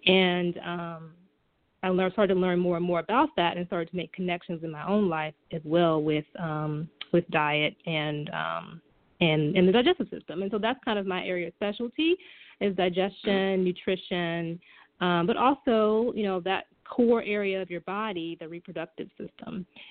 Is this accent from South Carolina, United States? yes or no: yes; Rock Hill, South Carolina, United States; I went to Winthrop University back in my hometown in Rock Hill, South Carolina